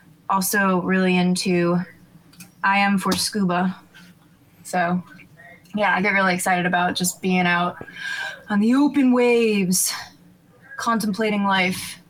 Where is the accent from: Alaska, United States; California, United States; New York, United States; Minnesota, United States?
New York, United States; if you're born and raised in New York, then Miami is, you know, the spot to be